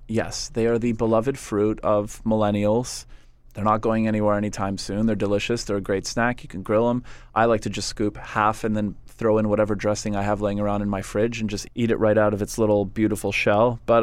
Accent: Montreal, Quebec, Canada; from the way that I was raised and you know, growing up in Montreal.

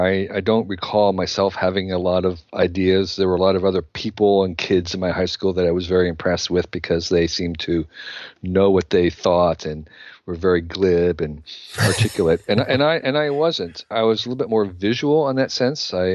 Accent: New Jersey, United States; I grew up in New Jersey. I'd never left New Jersey. We never took vacations. It's hard to describe how parochial New Jersey was back in, you know, the 1960s.

